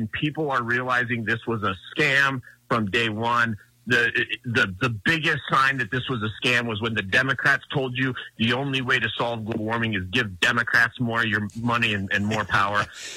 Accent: Montana, United States; I guess, being a Montanan, growing up in Montana, frankly, I never knew when the hurricane season was until I went to law school down in Miami

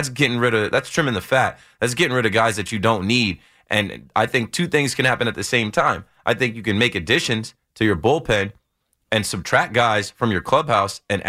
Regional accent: New Jersey, United States; now in Jersey City, United States; when I was growing up in Monmouth County, it was easier to get to those places just going up the Parkway Turnpike

